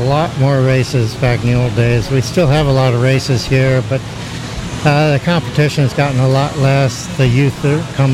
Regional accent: St. Petersburg, Florida, United States; I grew up in St. Pete, so I'm raised sailing in thunder and lightning.

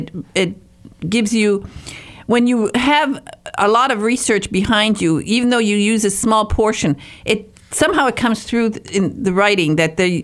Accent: Michigan, United States; because I was from the Upper Peninsula of Michigan, and we still have wood stoves when I was a kid.

